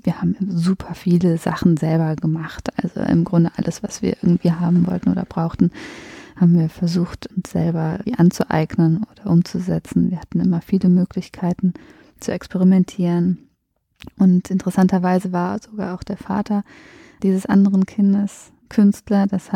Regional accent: Eifel, Germany; Ich bin ja in der Eifel aufgewachsen. Also nachdem wir dann aus den WGs mit diesem anderen Kind ausgezogen sind, sind wir zurück in die Eifel, in das Heimatdorf meiner Mutter.

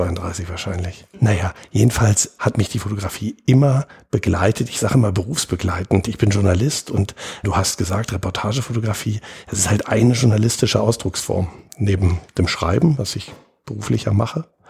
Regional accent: West Berlin, Berlin, Germany; also born or lived in Bonn; Also ich komme aus West-Berlin, habe den Mauerfall in der Stadt erlebt als 17-Jähriger und bin dann zum Studium nach Bonn gegangen und bin Ende der 1990er Jahre wieder nach Berlin zurückgekommen, hatte dann noch mehrere Stationen in anderen Städten

